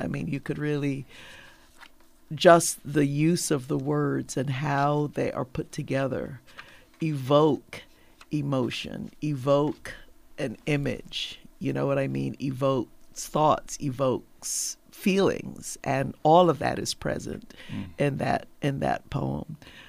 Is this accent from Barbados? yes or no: yes; Barbados; now in United States; and me from the Caribbean, a lot of my listeners, I'm from Barbados, and, you know, migrating here to the United States